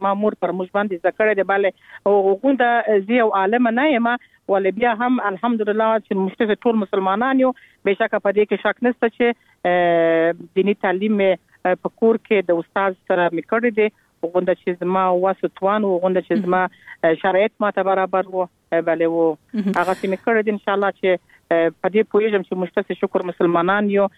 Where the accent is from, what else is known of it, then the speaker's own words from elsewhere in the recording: Kandahar, Afghanistan; born there; موږ خپل چې په کندهار کې پیدا سول او زما اولادونه په کندهار کې پیدا سول